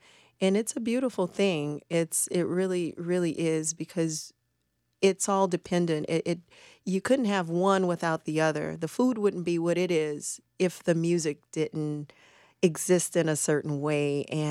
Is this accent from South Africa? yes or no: no; New Orleans, Louisiana, United States; Absolutely. I am from New Orleans. I'm a proud New Orleans native.